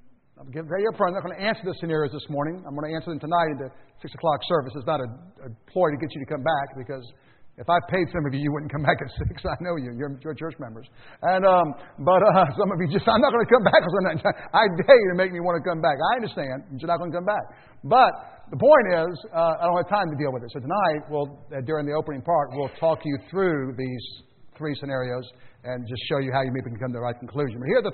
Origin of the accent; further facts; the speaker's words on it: United States; I want to let you know that I'm glad I'm an American.